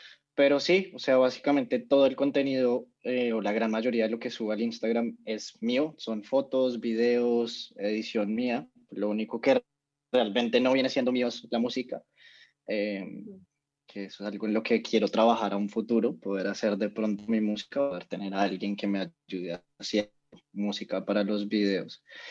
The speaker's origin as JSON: {"language": "Spanish", "region": "Bogotá", "country": "Colombia", "tie": "born or raised there", "said": "yo nací y criado en Bogotá. Y ahí, pues en Bogotá mismo estudié, hice mi carrera como biólogo."}